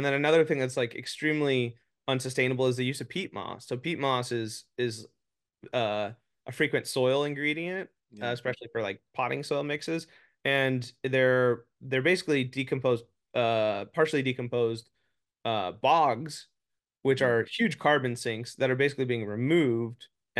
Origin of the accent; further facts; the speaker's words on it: Phoenix, Arizona, United States; I grew up in Phoenix, Arizona, and I felt very disconnected with nature.